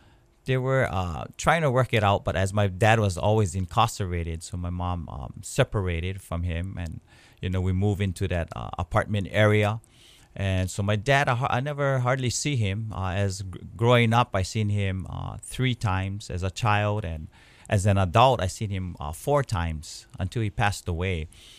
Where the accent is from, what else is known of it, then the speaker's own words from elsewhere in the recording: Waipahu, Hawaii, United States; So I grew up in Waipahu. So I'm originally from Waipahu. And I grew up on Pupukahi Street.